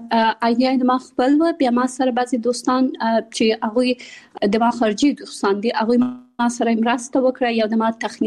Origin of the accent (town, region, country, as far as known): Kabul, Afghanistan; born there; also born or lived in Pakistan